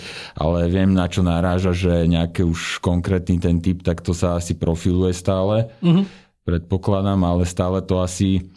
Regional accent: Bratislava, Bratislava Region, Slovakia; now in Trnava, Slovakia; v Trnave, teda kde ja bývam aj keď som z Bratislavy

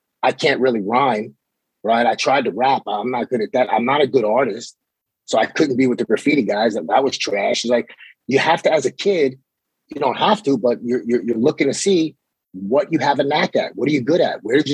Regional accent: Coney Island, New York, United States; also born or lived in Cleveland; I had to go live with my uncle in Cleveland for a while, which brings us to, you know, basically how's growing up in Coney Island, right?

